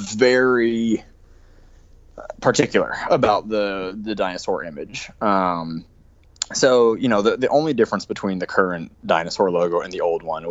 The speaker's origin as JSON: {"language": "English", "region": "Utah", "country": "United States"}